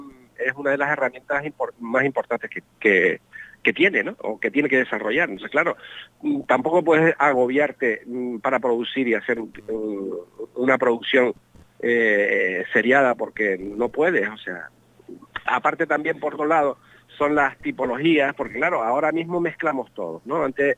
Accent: Canary Islands, Spain; also born or lived in Tenerife; now in Fuerteventura, Spain; Bueno, yo en primer lugar me considero isleño, canario, ¿no? O sea, porque claro, he estado viviendo, nací en Tenerife, me crié en Gran Canaria, estoy viviendo en El Hierro, pues llevo desde el año 80 en Fuerteventura y soy un enamorado de las islas

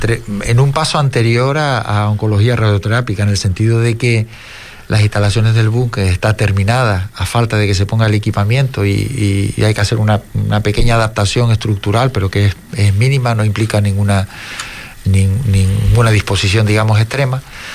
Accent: Canary Islands, Spain

